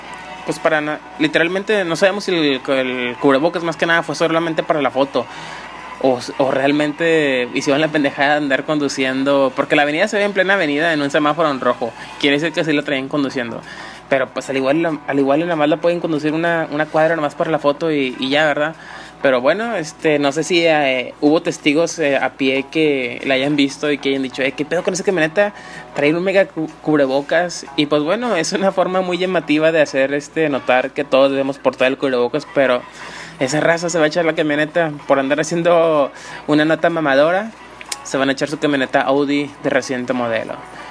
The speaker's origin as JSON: {"language": "Spanish", "town": "Monterrey", "region": "Nuevo León", "country": "Mexico", "said": "que yo también soy regio y yo también quisiera algún día conducir el regio de Monterrey, el metro de Monterrey"}